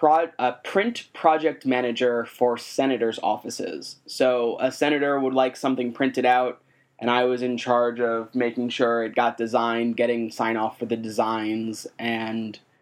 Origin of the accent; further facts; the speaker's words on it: New York, United States; I am from the New York metropolitan area.